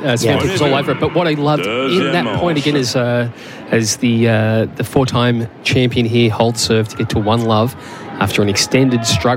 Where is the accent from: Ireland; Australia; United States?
Australia; now in Paris, France; It's a different type of heat to Australia.